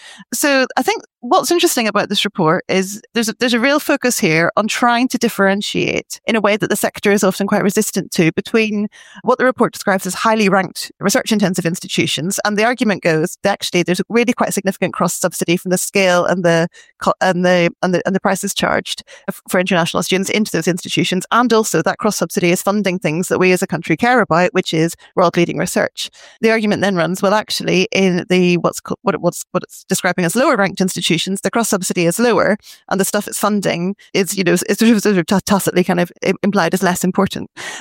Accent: Belfast, Northern Ireland, United Kingdom; On Monday, I went to my hometown, Belfast, where I did my undergrad, in fact

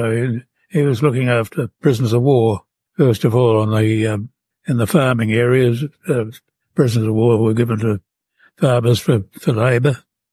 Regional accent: Euthapina Station, Australia; also born or lived in Megathera; I was born in Megathera, grew up on Euthapina Station, which was not very far out of Megathera, and we left, I think, 1942.

